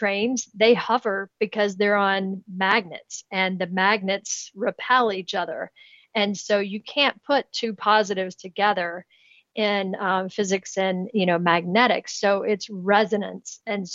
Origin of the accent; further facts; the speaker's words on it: Kentucky, United States; I'm from Kentucky. We can do all kinds of things.